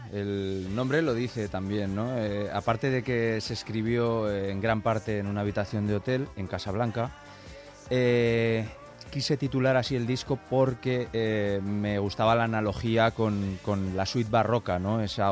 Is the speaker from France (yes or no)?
no; Huesca, Aragon, Spain; mis apellidos son peculiares, son de la zona del Pirineo, yo soy de Huesca.